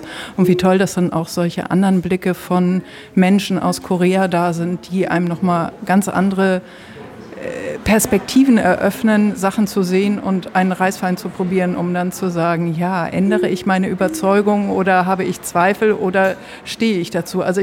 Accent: Hamburg, Germany; also born or lived in Berlin; ich komme aus Hamburg.

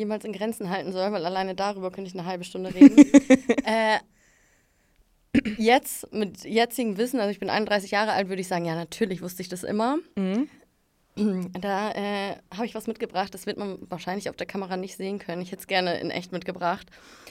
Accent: Northern Germany, Germany; now in Munich, Germany; ich bin 31, ich komme aus Norddeutschland, wohne aber seit ein paar Jahren in München

